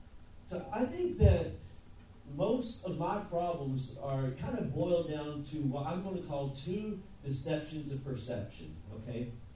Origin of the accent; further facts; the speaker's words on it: the South, United States; Now, I'm from the South, so we got Piggly Wigglies, and I have a great accent